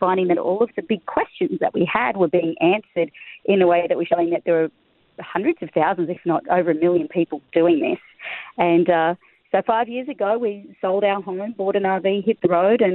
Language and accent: English; Australia; now in United States; if you can't tell from the accent, Robin, somebody might be wondering, I'm Australian, but I've been living in the U.S. for 10 years.